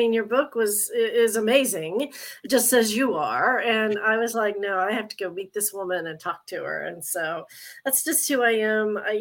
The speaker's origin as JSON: {"language": "English", "region": "Ohio", "country": "United States", "tie": "born or raised there", "said": "I grew up in Appalachia in southern Ohio"}